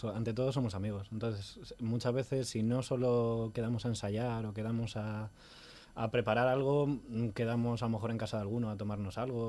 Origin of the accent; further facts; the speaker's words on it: Madrid, Community of Madrid, Spain; Sí, de Madrid.